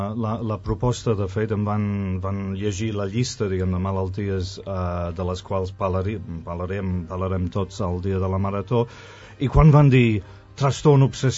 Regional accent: London, United Kingdom; i tots dos som de Londres, va ser raríssim, va ser molt estrany.

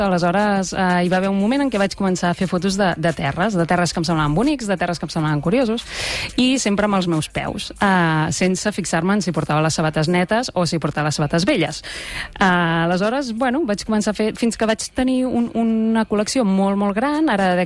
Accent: Terrassa, Catalonia, Spain; la majoria de fotos són Terrassa, que és d'on sóc jo, a Barcelona, i poca cosa més.

